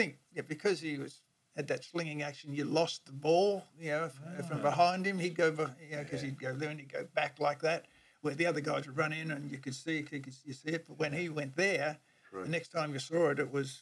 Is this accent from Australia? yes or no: yes; Victoria, Australia; when I came over from Victoria, I was basically an offside player.